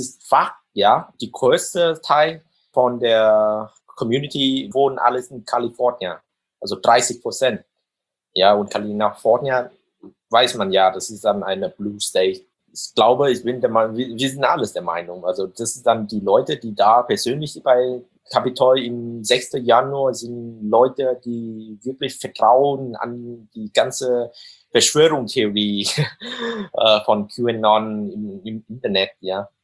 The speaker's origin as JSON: {"language": "German", "country": "Vietnam", "moved": "as an adult", "lives_now": "Munich, Germany", "said": "seit 8 Jahren habe ich dann in Deutschland gewohnt. Also ich bin geburtlich in Vietnam, als Vietnamese. Bin hier nach Deutschland gekommen 2013 für Studium"}